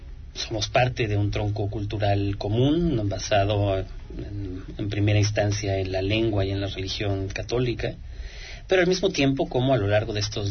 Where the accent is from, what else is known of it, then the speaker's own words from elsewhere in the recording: Mexico; los mexicanos siempre nos decimos muy fácilmente latinoamericanos